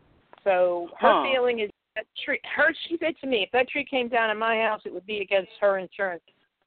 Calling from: Connecticut, United States; I'm calling you from Connecticut.

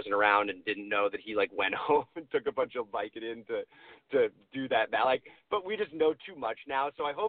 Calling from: Los Angeles, California, United States; Los Angeles.

